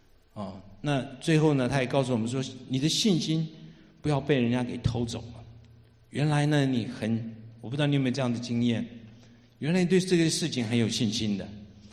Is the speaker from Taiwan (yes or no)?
yes; Taiwan; 那我从台湾来的，那我就订机票回去吧